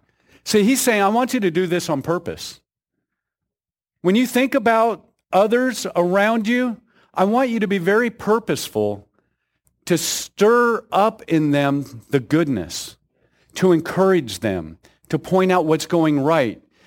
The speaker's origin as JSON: {"language": "English", "region": "the South", "country": "United States", "moved": "yes", "said": "One, I'm from the South. It took me about 15 years living here to learn to say Washington instead of Washington."}